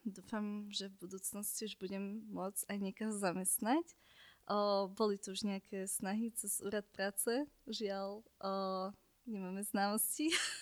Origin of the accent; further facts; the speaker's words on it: Vráble, Nitra Region, Slovakia; Ja som zo západného Slovenska, okolie Nitry, Vrable.